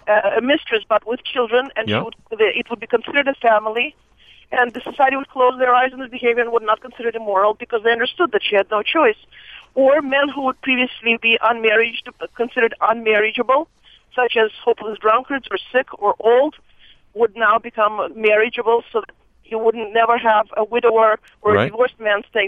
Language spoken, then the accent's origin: English; Russia; born there; English is a second language; moved away; I was born in Russia